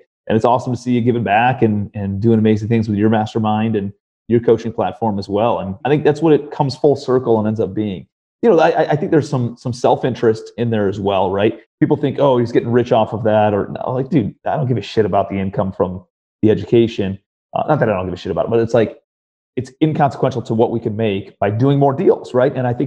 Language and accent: English; Cleveland, Ohio, United States; now in Charleston, United States; Well, I'm from Cleveland, but I live in Charleston now.